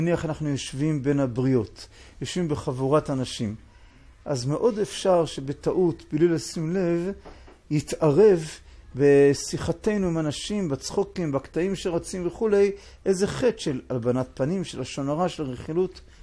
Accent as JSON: {"language": "Hebrew", "town": "Tel Aviv", "region": "Tel Aviv District", "country": "Israel", "tie": "born or raised there", "said": "אני תל אביבי במוצאי, בילדותי, בנערותי"}